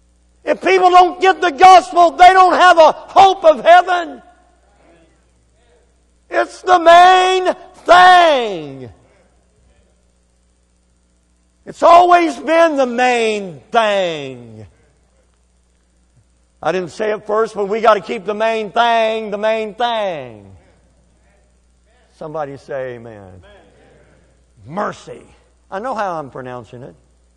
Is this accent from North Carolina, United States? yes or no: no; Kentucky, United States; I know I'm pronouncing it thing. I grew up in Kentucky. That's how we say it there. I know some of y'all say thing too.